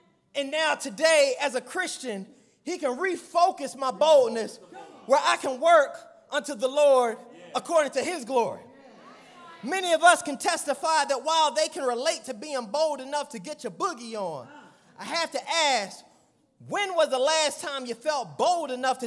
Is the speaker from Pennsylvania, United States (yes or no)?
yes; Philadelphia, Pennsylvania, United States; You see, growing up in Philly, every now and then, someone would throw a house party.